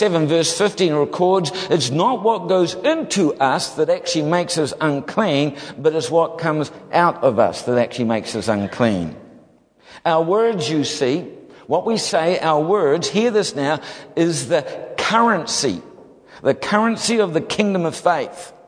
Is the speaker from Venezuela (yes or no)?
no; New Zealand; I'm a Kiwi and we kind of, you know, black's black and white's white. We kind of say it how it is. It's a thing about New Zealanders.